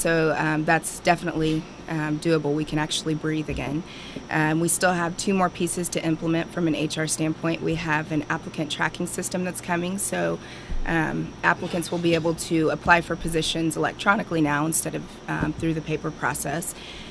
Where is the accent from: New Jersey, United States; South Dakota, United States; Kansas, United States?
Kansas, United States; Well, I am from Southeast Kansas, and my background was actually in the private sector, or healthcare to be more specific.